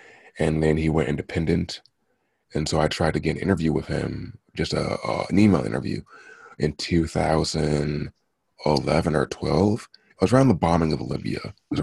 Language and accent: English; New Jersey, United States; also born or lived in Paterson; Just raised there. I was born specifically in Patterson.